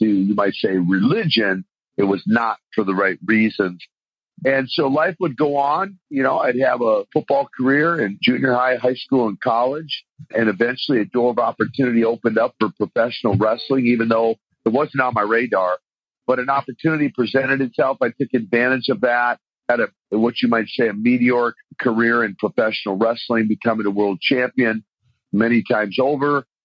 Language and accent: English; Minneapolis, Minnesota, United States; I grew up in Minnesota, good old Minnesota, up in Minneapolis, and then eventually out into the suburbs of Minneapolis.